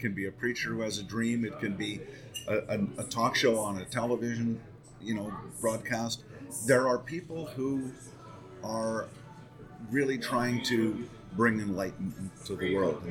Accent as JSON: {"language": "English", "town": "Edmonton", "region": "Alberta", "country": "Canada", "tie": "born or raised there", "said": "So I grew up in Edmonton."}